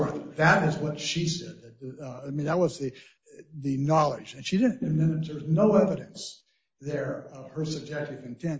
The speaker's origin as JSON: {"language": "English", "town": "Cheyenne", "region": "Wyoming", "country": "United States", "said": "from Cheyenne, Wyoming, representing Laramie County School District Number 1."}